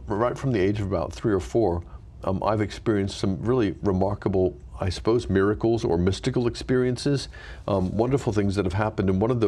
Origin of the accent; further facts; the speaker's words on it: Pottstown, Pennsylvania, United States; Oh, yeah. I was brought up in Pennsylvania.